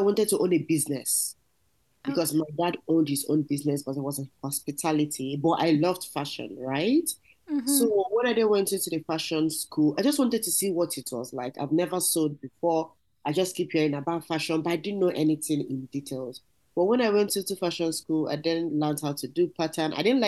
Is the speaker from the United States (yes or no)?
no; Nigeria; now in Vancouver, Canada; And then I'm originally from Nigeria. 2015, I moved to Canada.